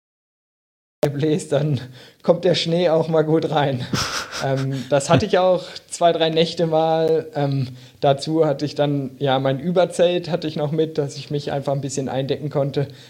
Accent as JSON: {"language": "German", "town": "Braunschweig", "region": "Lower Saxony", "country": "Germany", "said": "Und ich komme ja aus Braunschweig, ja schon ja, in der Region."}